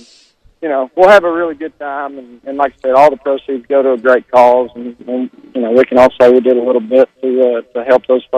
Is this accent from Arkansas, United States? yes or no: yes; Arkansas, United States; growing up in Arkansas, Central Arkansas, there was always the threat of that happening to us.